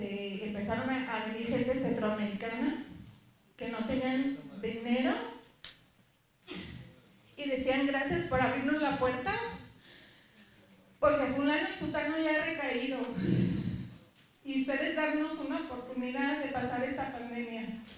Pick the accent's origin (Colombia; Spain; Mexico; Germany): Mexico; Ya en México sí le decimos, ¿eh? Google o Google. Porque yo soy de México